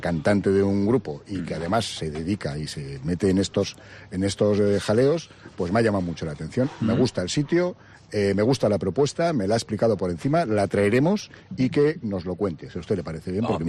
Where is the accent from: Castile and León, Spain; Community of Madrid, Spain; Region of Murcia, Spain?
Community of Madrid, Spain; Madrid; como soy de Madrid, sabe usted que los churros ahí es casi religión